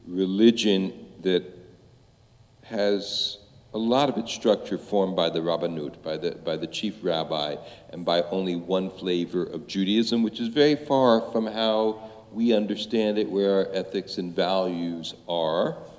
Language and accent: English; United States; there is so much more learning that I, as an American Jew, can do when I'm there